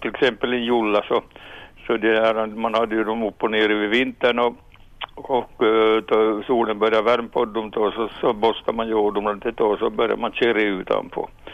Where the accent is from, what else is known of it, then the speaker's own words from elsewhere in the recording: Sundom, Ostrobothnia, Finland; från Sundom.